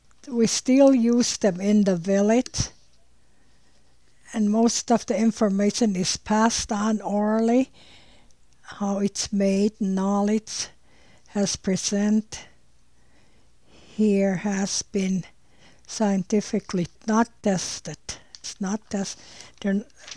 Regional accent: Nanwalek, Alaska, United States; from Nanwalek. I'm in Nanwalek. It's 20 miles out of Homer.

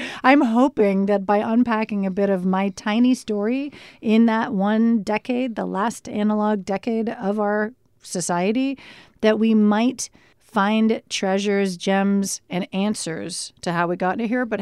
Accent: Canada; born there; I'm born Canadian with dual citizenship, jumped into an American thing

